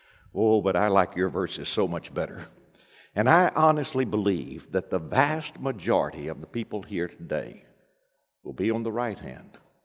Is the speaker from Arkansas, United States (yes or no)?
yes; Arkansas, United States; we actually sang this in those country churches where I grew up in Arkansas.